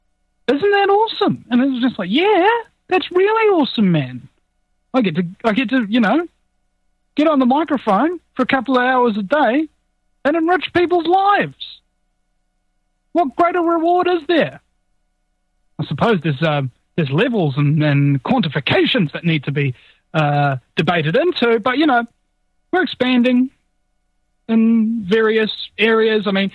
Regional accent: New Zealand; I'm from New Zealand.

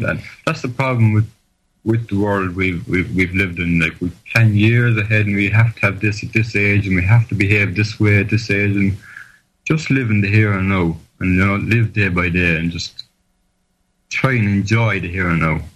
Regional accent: Ireland; now in New Zealand; I'm from Ireland and meeting people there who are having it. Now I'm in New Zealand

